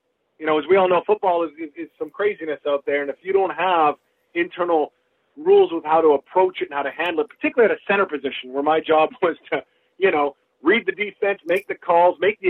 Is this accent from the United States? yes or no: no; British Columbia, Canada; shipped me back home to my hometown team, the BC Lions